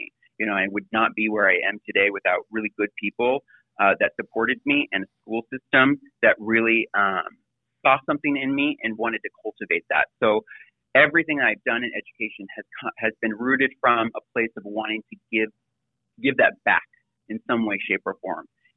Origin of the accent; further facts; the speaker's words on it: Seattle, Washington, United States; So I grew up in Seattle, and I grew up in a home that, for lack of better words, just, I would say, my parents didn't graduate from high school.